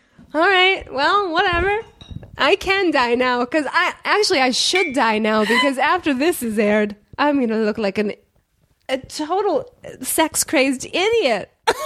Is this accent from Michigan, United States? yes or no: yes; Michigan, United States; But I lived in Michigan. I grew up in Michigan. And the winters are terrible in Michigan.